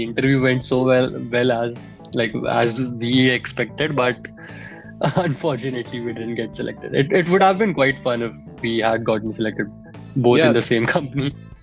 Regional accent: North India, India; Well, we have been born and brought up in the North, mostly in the North region.

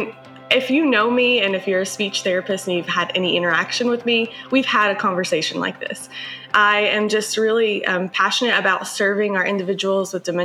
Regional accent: Kentucky, United States; now in Washington, United States; I'm originally from Kentucky, but I'm currently living in Washington State right now.

